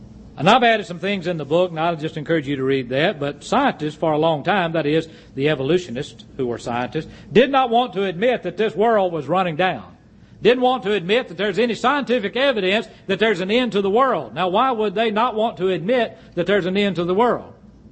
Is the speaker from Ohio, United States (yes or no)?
no; Mississippi, United States; I said, now understand, I'm from Mississippi.